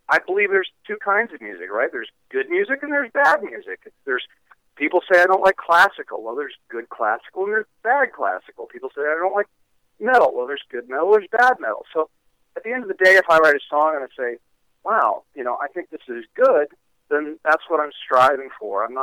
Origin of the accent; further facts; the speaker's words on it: Hawaii, United States; I grew up in Hawaii and never surfed